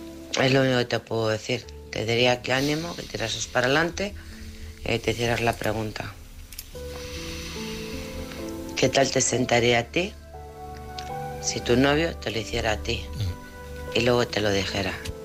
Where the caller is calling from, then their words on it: Alcorcón, Community of Madrid, Spain; de Alcorcón.